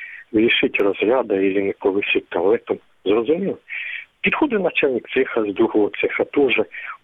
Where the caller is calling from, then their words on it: Donetsk Oblast, Ukraine; Я з Донецької області.